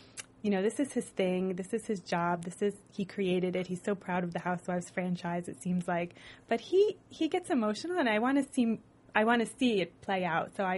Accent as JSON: {"language": "English", "town": "Belleville", "region": "New Jersey", "country": "United States", "tie": "born or raised there", "said": "They actually got married in my hometown of Belleville, New Jersey at Nanina's in the park."}